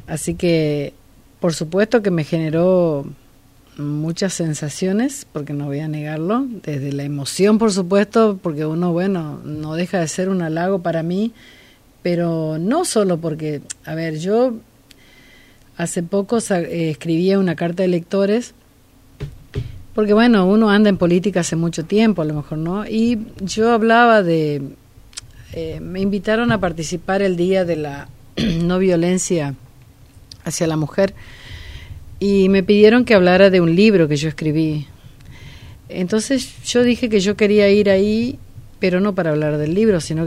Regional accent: General Pinedo, Chaco, Argentina; porque soy oriunda de General Pinedo

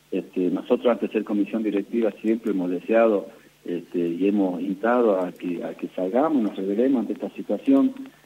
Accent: Ledesma, Jujuy, Argentina; Solamente en Capital, yo soy de Ledesma, por ejemplo

